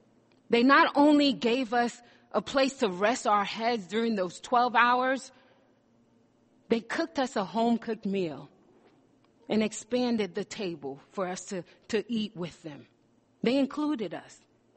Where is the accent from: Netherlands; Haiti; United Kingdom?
Haiti; now in United States; Growing up in Haiti, I don't remember celebrating birthdays. Perhaps it was because we did not have the resources to spend extra on birthday celebrations. But when we came to America, I wanted to join Americans in how they celebrated birthdays.